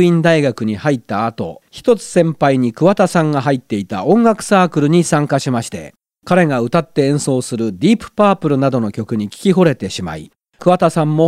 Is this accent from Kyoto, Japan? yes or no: no; Katori, Chiba, Japan; 実は私この映画の舞台の香取市で生まれ育ったんです。